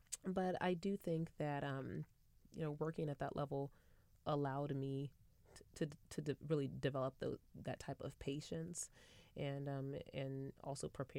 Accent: California, United States; So I'm from Northern California

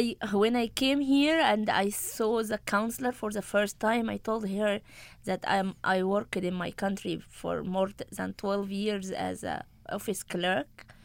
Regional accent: Egypt; English is a second language; I'm from Egypt.

